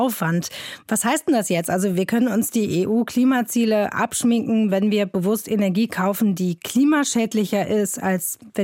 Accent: Hamburg, Germany; als Hamburgerin, ne, norddeutscher Sommer.

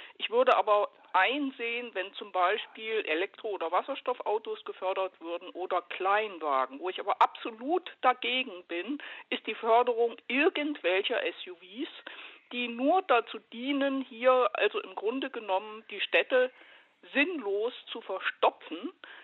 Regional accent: Munich, Bavaria, Germany; Ich komme aus München, ich lebe hier schon sehr lange

